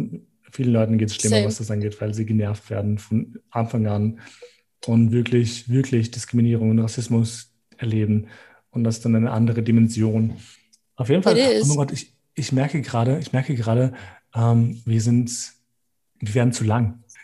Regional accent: Gjakova, Kosovo; hey, ich bin aus Kosovo, aus Jakova

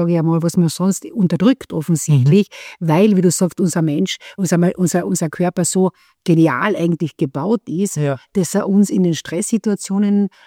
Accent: Carinthia, Austria; ich bin eine Kärntnerin

